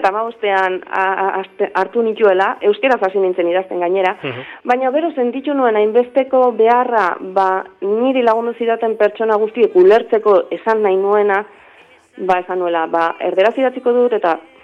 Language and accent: Basque; Lazkao, Basque Country, Spain; Eta ba, zor hori ba, nire herrian, Lazkaon ordaindu nahi dut